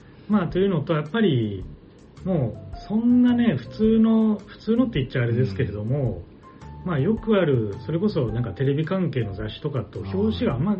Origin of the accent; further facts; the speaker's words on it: Ehime, Japan; 愛媛出身ですね。